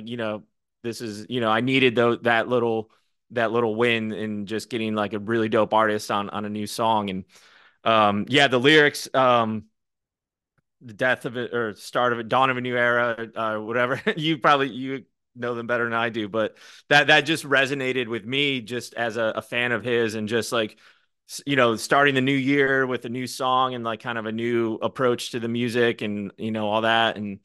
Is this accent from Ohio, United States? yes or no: yes; Ohio, United States; You know, I grew up, you know, growing up in Northwest Ohio